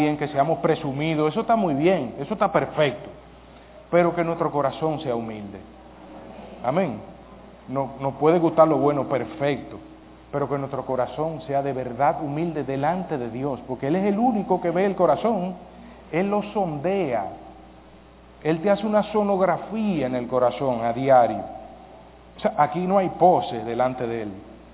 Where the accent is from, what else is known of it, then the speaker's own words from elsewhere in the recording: Dominican Republic; no es porque yo sea dominicano, aunque no lo parezca, pero sí, soy dominicano